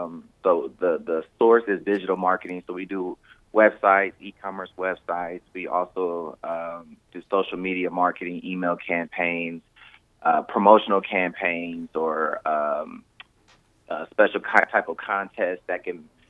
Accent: Los Angeles, California, United States; I was born and raised in Los Angeles.

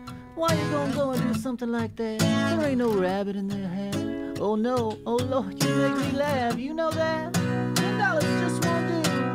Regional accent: Louisiana, United States; Yeah, I grew up in Louisiana, so it's a good middle ground.

